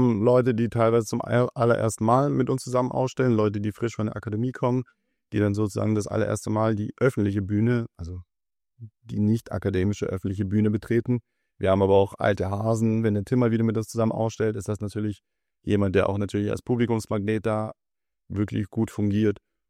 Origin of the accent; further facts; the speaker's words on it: Stuttgart, Baden-Württemberg, Germany; also born or lived in St. Petersburg, Russia; ich komme aus Russland, genau aus St. Petersburg und habe da eben meine Heimat, habe da meine Wurzeln, bin aber dann als, wie alt war ich, 4-5-Jähriger nach Stuttgart eben gekommen und bin hier aufgewachsen